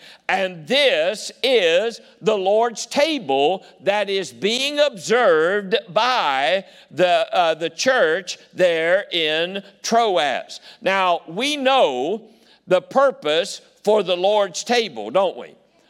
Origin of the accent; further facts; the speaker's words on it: West Virginia, United States; I mean, I grew up down in West Virginia and they testify all the time.